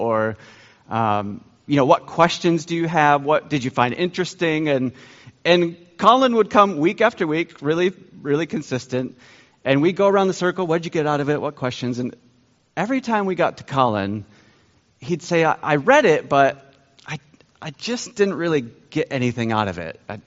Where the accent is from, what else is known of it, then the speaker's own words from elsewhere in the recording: Michigan, United States; moved away as an adult; now in United Kingdom; We've been working in the UK for 20 years. Both Joy and I grew up in Michigan, but we've been there for 20 years.